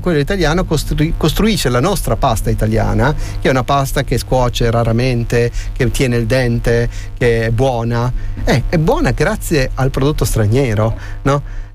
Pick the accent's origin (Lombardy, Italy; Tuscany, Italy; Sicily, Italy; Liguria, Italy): Liguria, Italy; Genoa; a Genova, io sono genovese, siamo orgogliosissimi